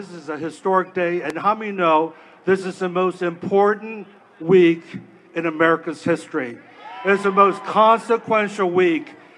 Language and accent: English; Los Angeles, California, United States; I'm from California, from Los Angeles.